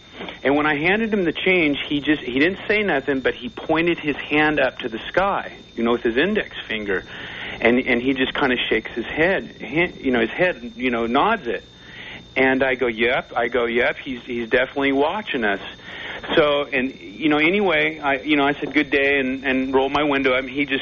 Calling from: Bakersfield, California, United States; Bakersfield.

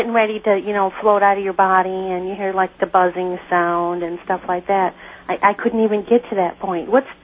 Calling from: Fort Worth, Texas, United States; Fort Worth, Texas, KLIF.

